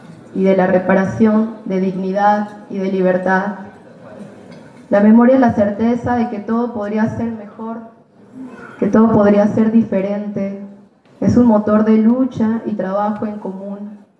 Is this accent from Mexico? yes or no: yes; Oaxaca, Mexico; vengo de la Costa Chica de Oaxaca